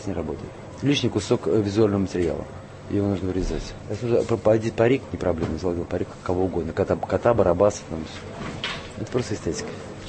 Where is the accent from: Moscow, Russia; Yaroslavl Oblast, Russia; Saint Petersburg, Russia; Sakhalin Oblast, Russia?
Saint Petersburg, Russia; Даже в родном городе, в Питере, нет такого места.